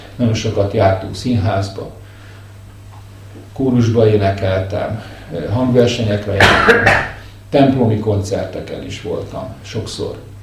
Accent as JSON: {"language": "Hungarian", "town": "Seregélyes", "region": "Fejér", "country": "Hungary", "tie": "born or raised there", "said": "én falun nőttem fel, ahogy mondtam itt a közelből jövő seregélyesen, és én nagyon szerettem ezt a fajta életet, ami ott volt."}